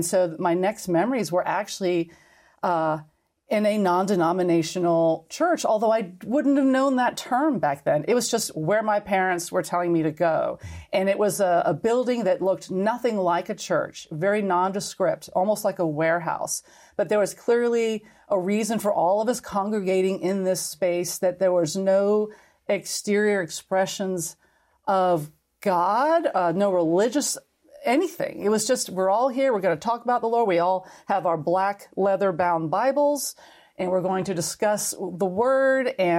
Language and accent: English; New York City, New York, United States; Well, I grew up in New York City, very small family, just my brother and myself and my parents.